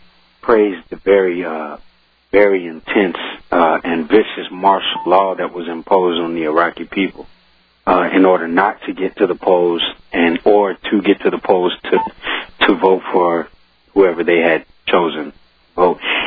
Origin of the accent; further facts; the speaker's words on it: Austin, Texas, United States; in the neighborhood I grew up in Dove Springs, which is a southern neighborhood here in Austin.